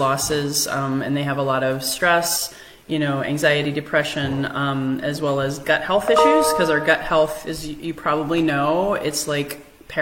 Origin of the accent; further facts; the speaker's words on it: Minneapolis, Minnesota, United States; And I may be a little sensitive to this right now because of what's happening in Minneapolis, my hometown.